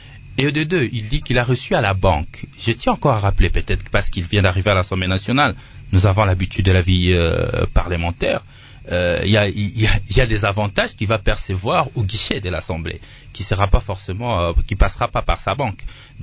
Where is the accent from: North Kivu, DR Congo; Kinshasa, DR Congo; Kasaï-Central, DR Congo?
Kinshasa, DR Congo; je suis de Kinshasa